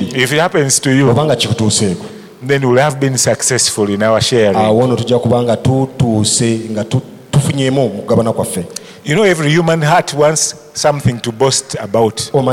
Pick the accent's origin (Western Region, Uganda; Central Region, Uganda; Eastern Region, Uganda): Central Region, Uganda; Namugongo; I come from Namugongo.